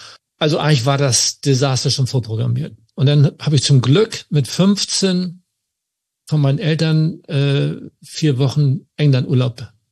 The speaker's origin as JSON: {"language": "German", "country": "Germany", "said": "Und neben mir als Deutscher war dann noch ein Italiener, ein Belgier und ich glaube noch einer, 2 mehr."}